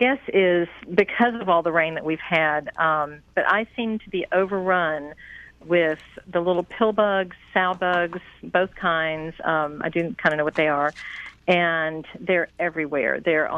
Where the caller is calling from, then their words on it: Lilburn, Georgia, United States; I'm calling from Lilburn, Georgia, which is just outside Atlanta, northeast of Atlanta, and it's kind of hot and steamy here as opposed to what you guys have.